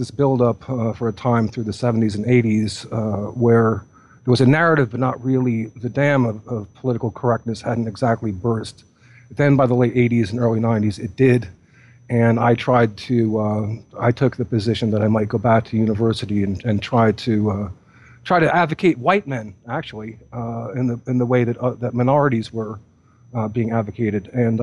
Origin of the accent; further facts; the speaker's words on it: New Jersey, United States; moved away; I'm an expat from America. I was born and grew up in the greater New York area, New Jersey specifically, in a very diverse situation.